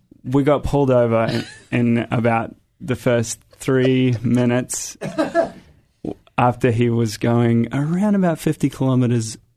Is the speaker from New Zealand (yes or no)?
yes; New Zealand; moved away as an adult; also born or lived in Australia; now in United States; No, I grew up in New Zealand. Yeah. And I also lived in Australia for a long time.